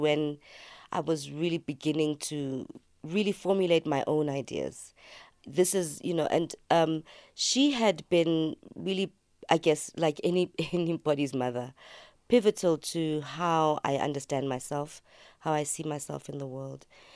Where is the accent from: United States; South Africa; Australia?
South Africa; especially being a South African, where we've had this history of erasure of our cultures, of our languages, of all of this.